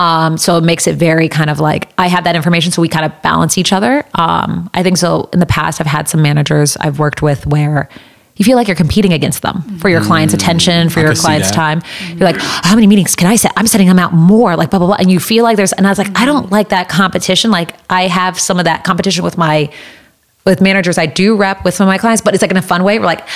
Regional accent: Indiana, United States; also born or lived in Chicago; so I was born and raised in Indiana, went to school in Chicago, and like how I got.

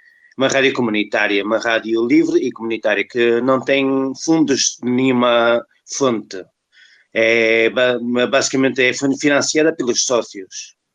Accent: Porto, Portugal; now in Ferrol, Spain; Eu sou do Porto e vivo em Ferrol, onde vivo a Antia também.

